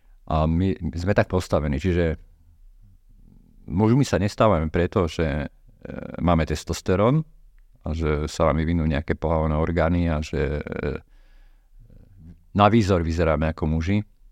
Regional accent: Žilina, Žilina Region, Slovakia; Vyrastal som na takom sídlisku v Žiline, kde som sa tiež cítil osamelý.

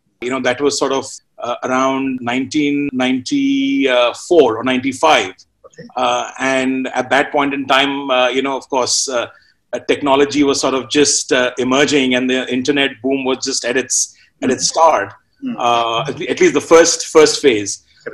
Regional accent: Kolkata, West Bengal, India; moved away as an adult; I grew up in Calcutta, mm-hmm. and went to the US for my education.

